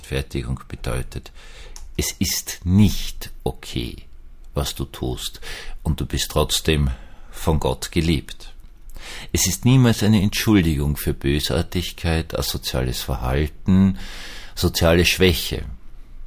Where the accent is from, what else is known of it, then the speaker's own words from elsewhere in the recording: Austria; weil ich als Österreicher leider ganz, ganz anderes gewohnt bin